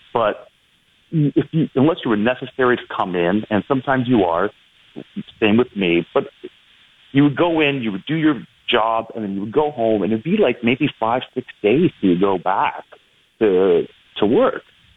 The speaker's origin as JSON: {"language": "English", "town": "Brampton", "region": "Ontario", "country": "Canada", "tie": "born or raised there", "said": "I grew up in Brampton, and my whole entire military career has been either on the West Coast in the U.S. or on the East Coast."}